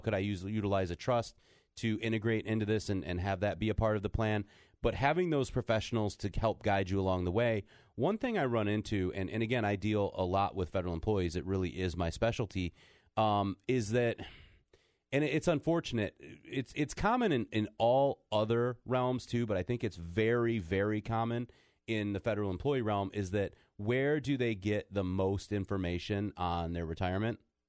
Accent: Michigan, United States; My home state of Michigan, right?

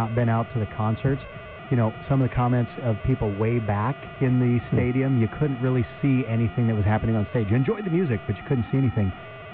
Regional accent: Yuma, Arizona, United States; Growing up in Yuma, I loved going to the car show. I loved doing that. Now I get to work it.

